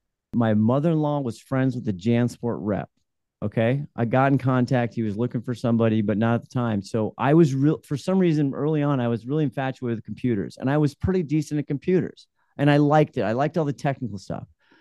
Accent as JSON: {"language": "English", "town": "Cedar Rapids", "region": "Iowa", "country": "United States", "tie": "born or raised there", "said": "but I had to move back. I grew up in Cedar Rapids, Iowa. I'd have to move back to Cedar Rapids, Iowa, which I, at the time, I wasn't interested in."}